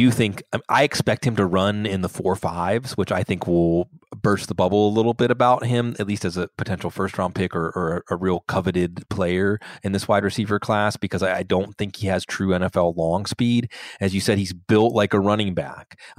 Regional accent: Pittsburgh, Pennsylvania, United States; I'll mention my hometown Pittsburgh Pitt Panther, Jester Weah.

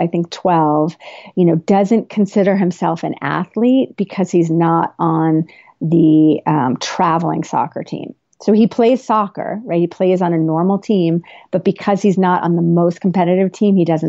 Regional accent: New Jersey, United States; I grew up in New Jersey in the 80s, and I played three different sports

